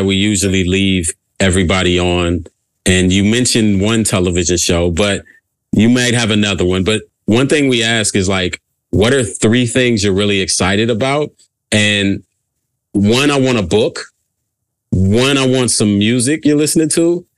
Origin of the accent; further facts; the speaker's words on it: California, United States; like I'm from California, it's totally different slang than Brooklyn.